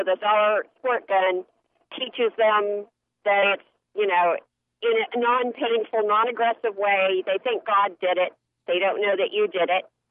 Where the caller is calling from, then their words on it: Tampa, Florida, United States; from Tampa.